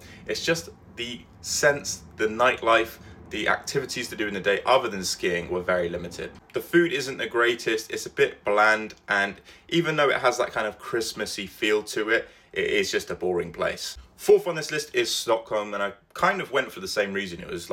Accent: London, United Kingdom; Once again, maybe this is because I was brought up in London.

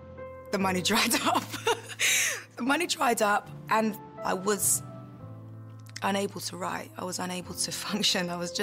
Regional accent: Bristol, South West England, United Kingdom; I'm 31 from Bristol.

